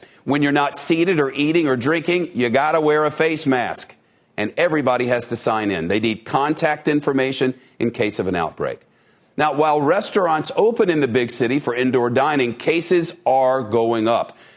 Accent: New York, United States; But as a New Yorker and a downtowner, this outdoor dining and outdoor music thing, don't let anybody tell you this place is dystopian.

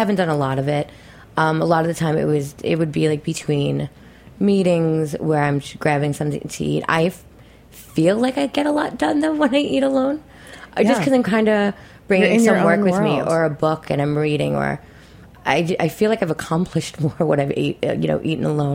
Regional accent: Queens, New York, United States; I was going to say Queens. I'm from Queens.

